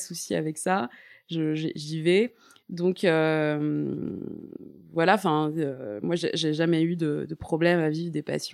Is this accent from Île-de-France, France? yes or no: yes; Paris, Île-de-France, France; now in Toulouse, France; j'ai déménagé du jour au lendemain pour aller habiter avec lui à Toulouse, alors que je suis une vraie parisienne.